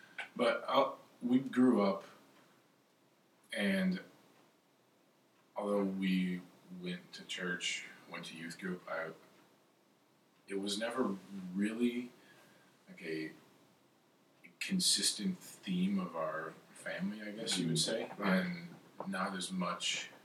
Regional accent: Holland, Michigan, United States; also born or lived in Toledo, United States; I was actually born in Toledo, Ohio, but we moved around the Midwest, and in second grade, we settled in Holland, and I grew up there for the rest of my

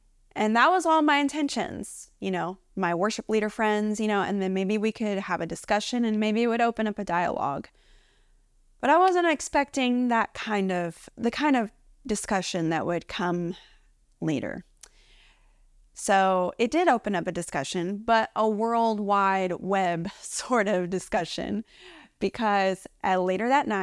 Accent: Kentucky, United States; also born or lived in Tennessee; I'm from Kentucky, so if anyone is watching who is a Wildcat, you can send me a message, let me know where you're from. But I've been living in Tennessee now for the past about 15 years.

